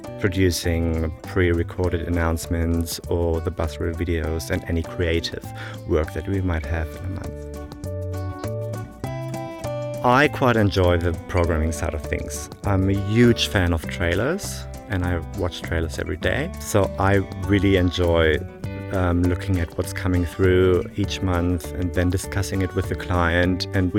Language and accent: English; Germany; English is a second language; moved away as an adult; And I'm from Germany, grew up there.